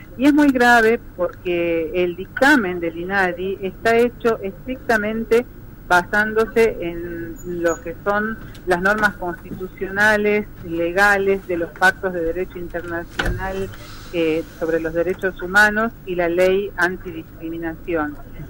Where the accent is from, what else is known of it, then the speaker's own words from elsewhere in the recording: Tucumán, Argentina; como militante, me siento legitimada como mujer, como tucumana